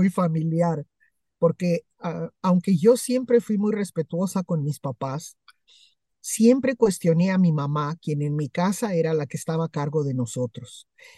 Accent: Mexico City, Mexico; yo que crecí en la Ciudad de México

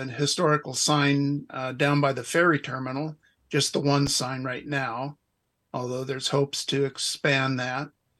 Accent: Vashon, Washington, United States; Born and raised on the island. I grew up in Docton and graduated from high school here. My family goes back to 1920 when they first came to Vashon.

